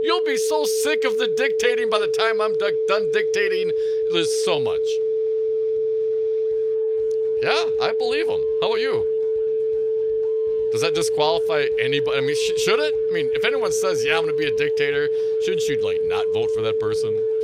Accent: Wisconsin, United States; I mean, we're from Wisconsin here, man.

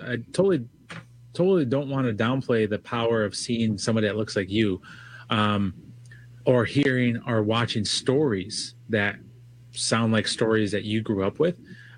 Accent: Minnesota, United States; also born or lived in South Dakota; I grew up on the Lower Sioux Rez and the Yankton Sioux Rez in South Dakota and Minnesota. Spent some time up in Southside Minneapolis as a kid.

